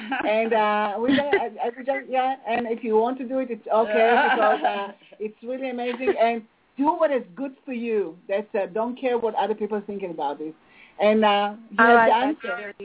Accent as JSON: {"language": "English", "country": "Israel", "second_language": "English", "said": "I'm coming from Israel, and it looked like, you know what, she's, it's like a old people, you know, from East Europe"}